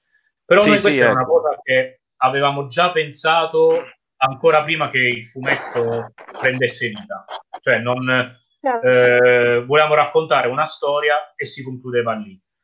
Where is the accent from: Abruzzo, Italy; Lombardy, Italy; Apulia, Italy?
Abruzzo, Italy; Sulmona; Mi sono ritrovato, mi trovo a mio agio perché è il mio paese nativo, Sulmona